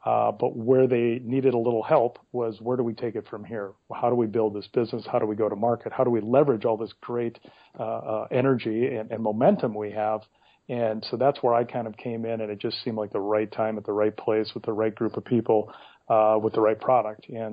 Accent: Minneapolis, Minnesota, United States; also born or lived in Seattle; Prior to that, I'm actually from Minneapolis and worked for Fox and et cetera.

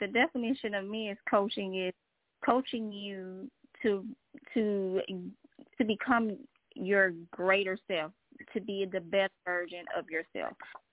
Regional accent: Mississippi, United States; now in Virginia, United States; But I'm originally from Mississippi.

